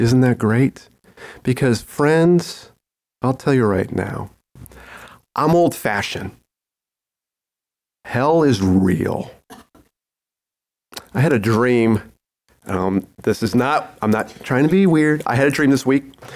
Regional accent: Colorado, United States; So I had this dream, and I'm from Colorado, and I needed to get across the Colorado River to make my meeting in Fort Worth.

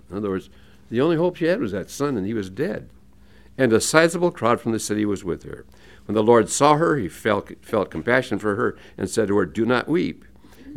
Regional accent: Hinckley, Minnesota, United States; As some of you remember, I grew up in Hinckley, Minnesota, where the men are men and pansies are flowers and the women are slightly above average.

